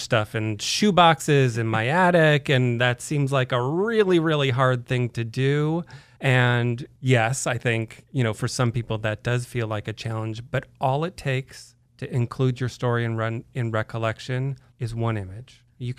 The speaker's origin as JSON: {"language": "English", "town": "Madison", "region": "Wisconsin", "country": "United States", "tie": "born or raised there", "said": "I grew up in Madison, Wisconsin. So yes, I can identify."}